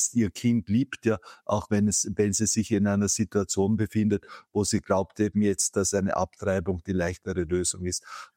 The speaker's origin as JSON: {"language": "German", "country": "Austria", "said": "bei uns in Österreich."}